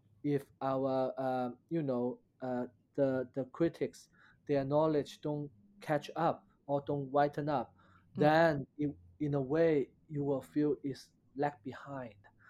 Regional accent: United States; It's not necessary need to use chapstick when I eat every meal to prove I'm Chinese American.

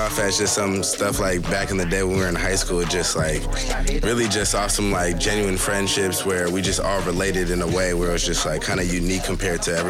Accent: Seattle, Washington, United States; I'm from Seattle.

